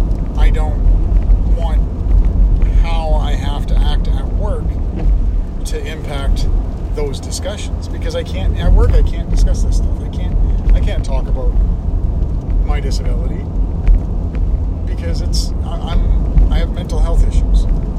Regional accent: Canada; I'm culturally Canadian, you know, I mean, like, I have, if there's an advantage, I have it.

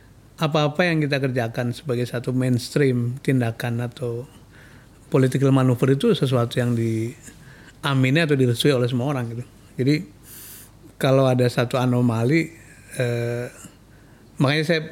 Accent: Brebes, Central Java, Indonesia; beliau orang Tegal, saya orang Brebes

